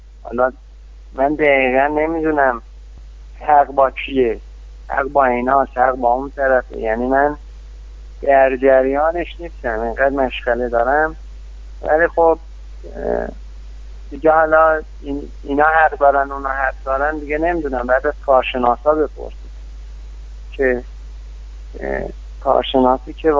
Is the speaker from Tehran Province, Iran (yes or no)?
no; Shahrekord, Chaharmahal and Bakhtiari, Iran; مثلا تو شهر خودمون شهر کرد و بروجین